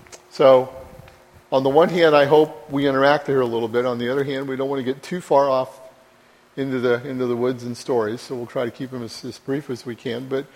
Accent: Ohio, United States; see, I'm from Ohio, soda, if you're from Boston.

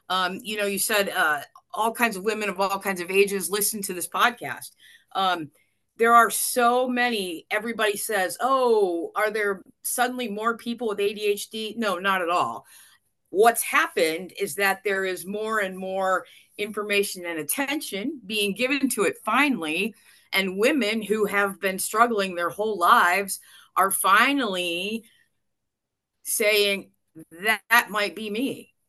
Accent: Atlantic City, New Jersey, United States; born there; 55 years ago, I was born in Atlantic City, New Jersey.

